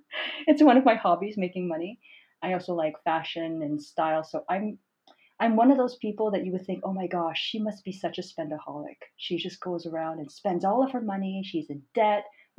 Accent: Toronto, Ontario, Canada; also born or lived in Montreal; Yes, so I'm from Montreal, but I grew up in Toronto.

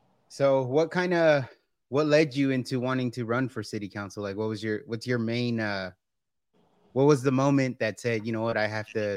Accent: San Jose, California, United States; we're originally from San Jose

